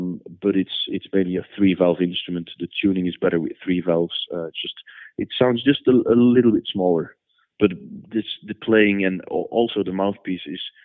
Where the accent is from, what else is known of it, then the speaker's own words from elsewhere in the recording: Flanders, Belgium; first language Dutch; English is a second language; So my native language is Dutch, because I'm from the Flanders part of Belgium, where we speak Dutch or Flemish, which is an accent of Dutch.